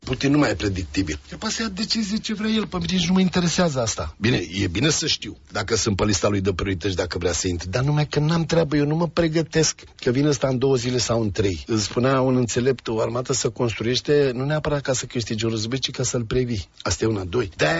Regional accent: Romania

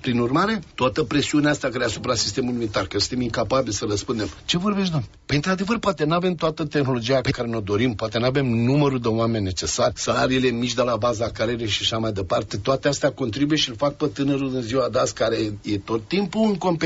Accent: Romania; Păi noi suntem români, noi ne-am găsit viitorul nostru încolo.

